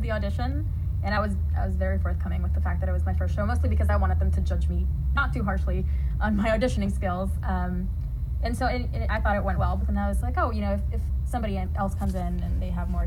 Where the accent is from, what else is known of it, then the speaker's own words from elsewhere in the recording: Honduras; So I grew up in Honduras